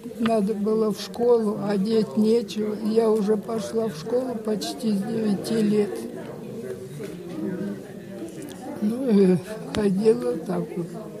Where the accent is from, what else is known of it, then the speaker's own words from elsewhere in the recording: Lykaevo, Kemerovo Oblast, Russia; born there; Родилась я в деревне Лыкаево Кемеровского района, Кемеровской области.